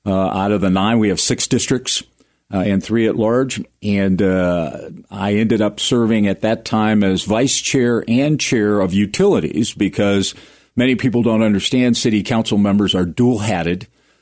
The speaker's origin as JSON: {"language": "English", "town": "Cleveland", "region": "Ohio", "country": "United States", "tie": "born or raised there", "said": "Yeah, born and raised in Cleveland, Ohio."}